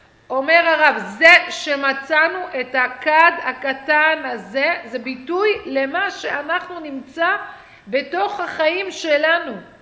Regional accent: Petah Tikva, Central District, Israel; תקשיבו, אני גדלתי בפתח תקווה, הייתי בתל אביב כל חיי

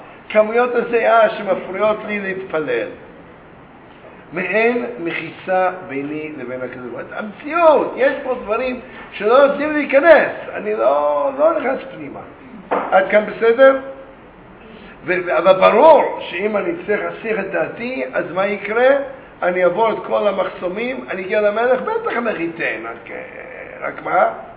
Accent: Petah Tikva, Central District, Israel; אני גדלתי בפתח תקווה

